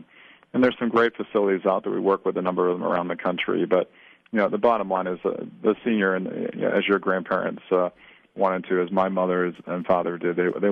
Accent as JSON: {"language": "English", "region": "Maine", "country": "United States", "tie": "born or raised there", "said": "I grew up in Maine, and it was a beautiful facility"}